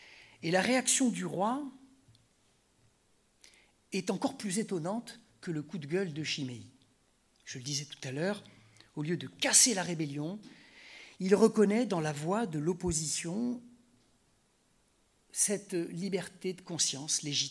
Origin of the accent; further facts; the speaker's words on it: France; nous, en tant que Français, on pense tout de suite au dégagisme.